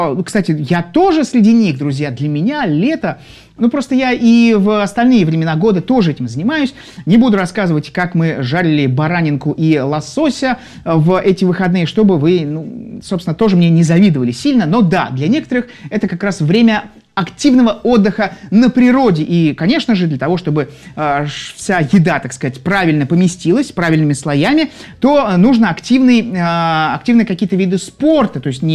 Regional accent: Saint Petersburg, Russia; я из Петербурга, из Санкт-Петербурга, города на Неве, Северная Невеция.

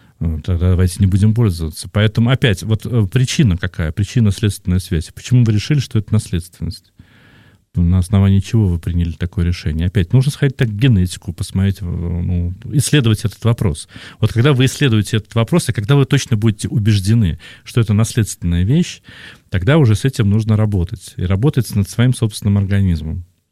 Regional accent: Samara Oblast, Russia; born there; она отвезла ее, где я родился, там, в Самарскую область

